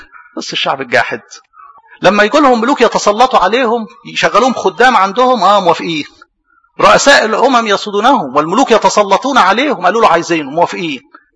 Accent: Upper Egypt, Egypt; زي يعني عندنا في الصعيد كده

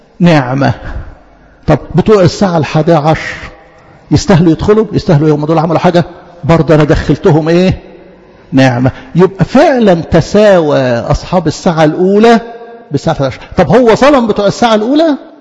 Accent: Egypt; احنا كمصريين غلابة

